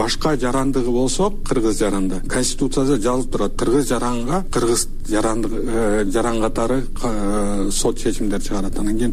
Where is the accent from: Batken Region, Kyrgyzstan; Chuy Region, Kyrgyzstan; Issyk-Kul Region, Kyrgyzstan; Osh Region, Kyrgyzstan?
Osh Region, Kyrgyzstan; Osh; born there; Мен болсо төрөлгөндө Кыргызстанда Ош шаарында төрөлгөм. 91-ci жылы Кыргызстан эгемендүүлүк алганда мен Кыргызстандын жараны болчумун.